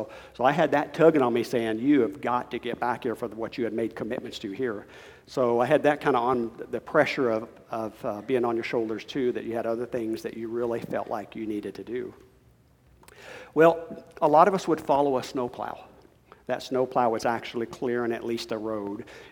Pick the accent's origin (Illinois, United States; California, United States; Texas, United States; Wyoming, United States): Wyoming, United States; I'm actually from Wyoming, is where I'm actually from. I grew up in Wyoming